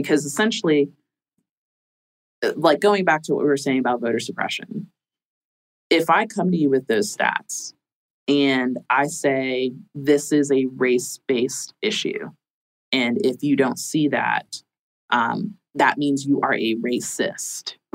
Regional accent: Jamaica; See, I'm a Jamaican, like Jamaican culture.

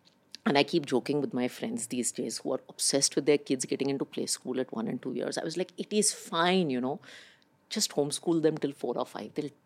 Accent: Pakistan; born there; So I was born in Pakistan, and I'm not that old, contrary to the attire. So I was born in 83 in Pakistan, which is kind of rare.

